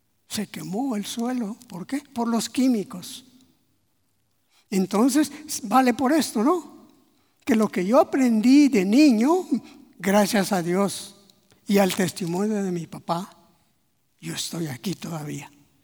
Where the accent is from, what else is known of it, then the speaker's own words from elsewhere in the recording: San Marcos, Guatemala; yo soy de San Marcos